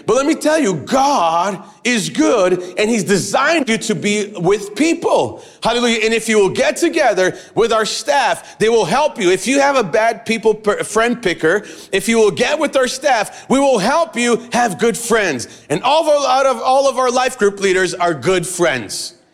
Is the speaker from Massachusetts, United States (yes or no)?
yes; Massachusetts, United States; I grew up in Massachusetts.